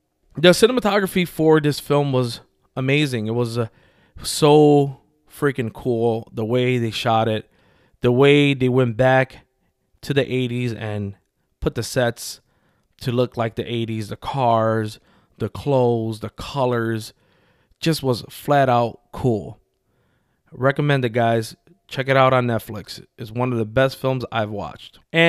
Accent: Chicago, Illinois, United States; I grew up in Humboldt Park, Chicago, West Side.

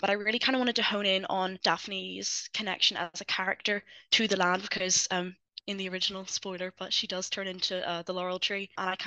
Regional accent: Ireland; to approach the story of Daphne and Apollo from the perspective of my Irish heritage, because I am Irish, very proud of that.

